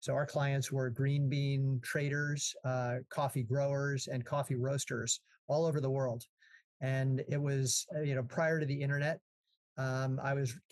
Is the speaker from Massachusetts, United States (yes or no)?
yes; Boston, Massachusetts, United States; I grew up in Boston, and I did not have any farming background other than, you know, grandparents who were living on a farm